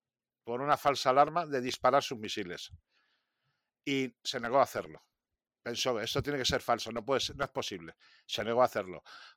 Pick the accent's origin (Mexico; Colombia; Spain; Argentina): Spain; como somos los españoles de la nuestra